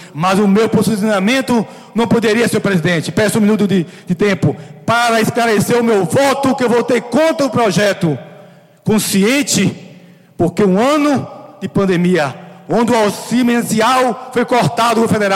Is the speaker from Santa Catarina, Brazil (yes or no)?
no; Baixa Grande, Bahia, Brazil; Eu quero fazer o melhor para a minha terra, eu quero defender os baixagrandenses